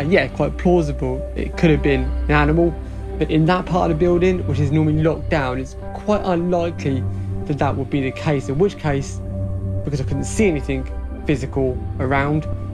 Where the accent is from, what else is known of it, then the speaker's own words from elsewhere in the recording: Southampton, South East England, United Kingdom; That's because I'm born and bred in Southampton.